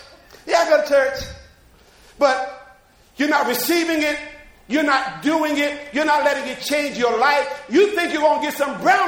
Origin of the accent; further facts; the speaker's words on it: Jersey City, New Jersey, United States; sometimes I joke about my hometown, Jersey City, even though it's really one of the places to be now